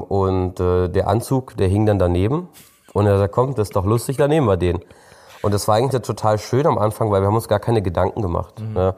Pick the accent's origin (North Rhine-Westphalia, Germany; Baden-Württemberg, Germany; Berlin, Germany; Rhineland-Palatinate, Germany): Berlin, Germany; Und wir sind ja Berliner und da gibt es keinen Schlager, es gibt kein Volksfest, es gibt keinen Karneval. Da läuft halt Techno.